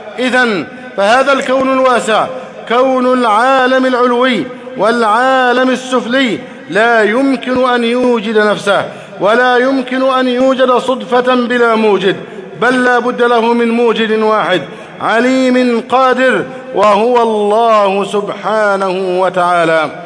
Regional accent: Egypt; اللهم احفظ بلدنا مصر أمنا أمانا، سخاء رخاء، وسائر بلاد المسلمين.

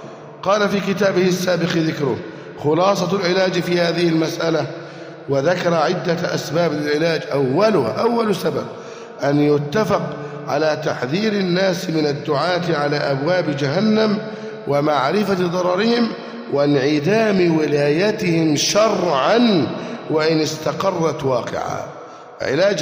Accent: Egypt; اللهم احفظ بلدنا مصر أمناً أماناً

